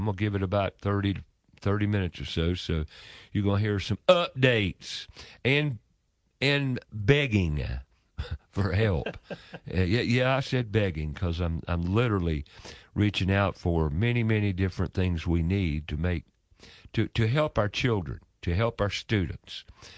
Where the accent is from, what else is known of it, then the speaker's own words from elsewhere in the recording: North Carolina, United States; Growing up, I grew up over in Clanton Park, which is now Revolution Park Drive.